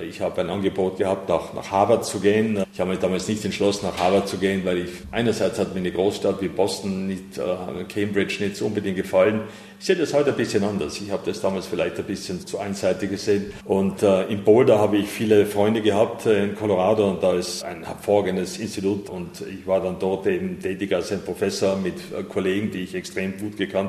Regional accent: Innsbruck, Tyrol, Austria; now in United States; Innsbruck ist jetzt meine Heimatstadt, man fühlt sich natürlich da sehr angezogen oder will man jetzt so doch in den USA bleiben

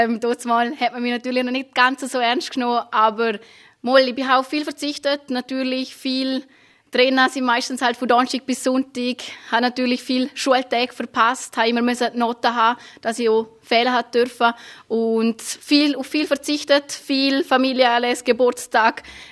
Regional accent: Liechtenstein; ich komme aus dem Lechtenstein

